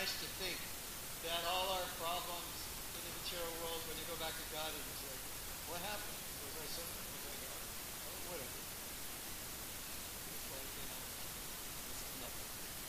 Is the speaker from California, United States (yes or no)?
yes; California, United States; So, and I'm from Southern California. That was the first time in my life I saw snow.